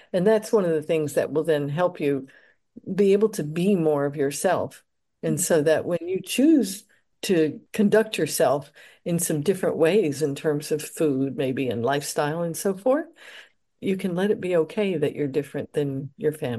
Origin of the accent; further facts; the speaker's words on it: United States; I grew up in the United States, so I can speak for that. But my parents were not from the United States